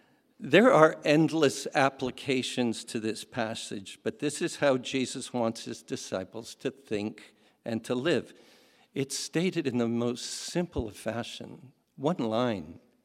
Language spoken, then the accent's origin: English; Montreal, Quebec, Canada; I'm from Montreal.